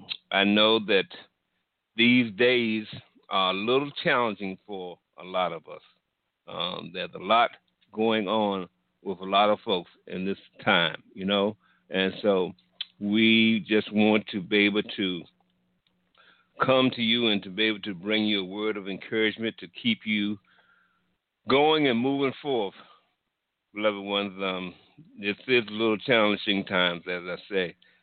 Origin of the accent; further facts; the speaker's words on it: East Coast, United States; now in Phoenix, United States; I grew up on the East Coast, and I've been out here in the Phoenix area for about 4 years.